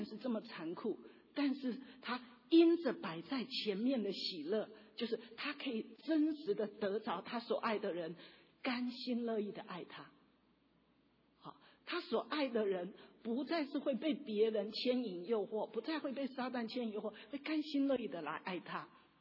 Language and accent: Chinese; China; 特别是我们中国人，好，那就是因为我们中国人将来很含蓄